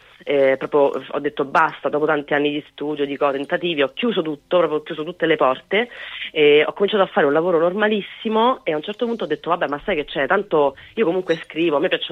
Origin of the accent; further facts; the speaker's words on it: Arpino, Lazio, Italy; io sono ciociara, sono nata in provincia di Frosinone